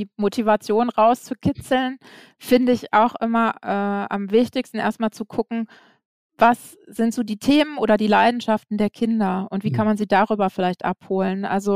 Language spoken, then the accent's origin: German; Flensburg, Schleswig-Holstein, Germany; born there; Ich bin in Flensburg geboren und wir waren immer nur in Dänemark am Strand im Urlaub.